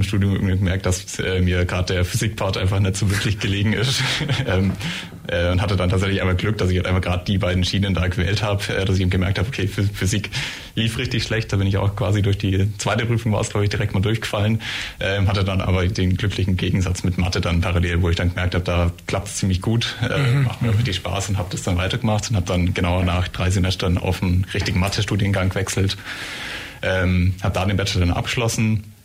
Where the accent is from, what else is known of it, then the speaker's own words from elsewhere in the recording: Rechtisweiler, Bavaria, Germany; mein Werdegang ist, dass ich eigentlich mein ganzes Leben lang hier schon so im Ulmer Raum war. Ich komme ursprünglich aus Rechtisweiler, das ist so ein Dorf